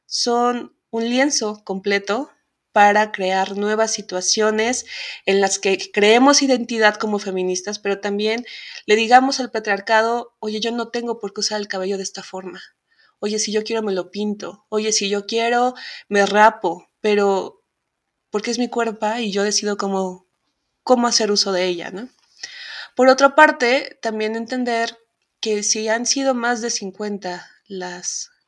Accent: Mexico; Yo como mujer mexicana

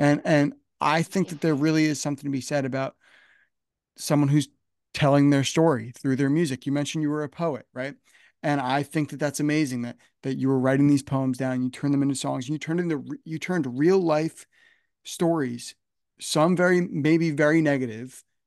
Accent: New Jersey, United States; You know, I'm from Northern New Jersey. We didn't grow up the same way.

